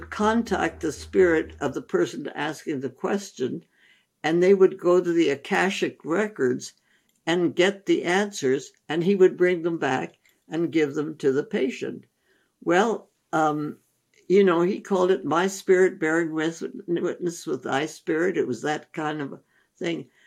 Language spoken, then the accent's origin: English; India; We grew up in India. We understand.